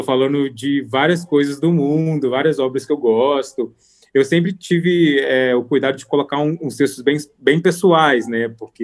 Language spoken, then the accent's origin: Portuguese; Espera Feliz, Minas Gerais, Brazil; moved away as an adult; E aí eu vim para cá, porque a oportunidade de emprego aqui era mais promissora do que lá em Juiz de Fora, ou do que na minha cidade natal, né, em Espera Feliz.